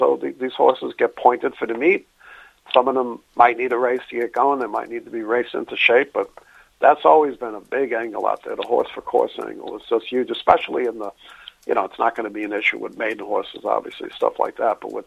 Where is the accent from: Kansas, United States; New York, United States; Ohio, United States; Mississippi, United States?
New York, United States; I mean, growing up in New York, I saw a lot of bad stuff, but yeesh.